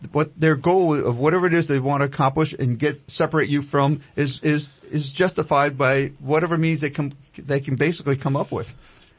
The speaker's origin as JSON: {"language": "English", "town": "New York City", "region": "New York", "country": "United States", "tie": "born or raised there", "said": "Well, I grew up in some really bad inner city areas. I was born in New York City. I lived in Bedford-Stuyvesant, one of the worst places in New York City, a really, really impoverished part of the city."}